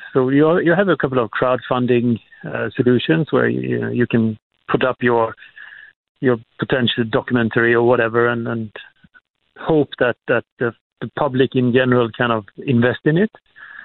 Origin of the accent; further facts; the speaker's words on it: Sweden; Like I come from Sweden, there's a cultural department that basically pays a number of artists and creators a salary on an annual basis.